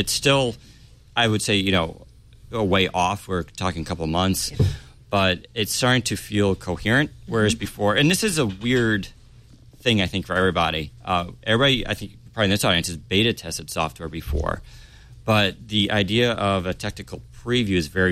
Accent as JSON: {"language": "English", "region": "Massachusetts", "country": "United States", "said": "we're both from Mass here, so I'm on this guy's side."}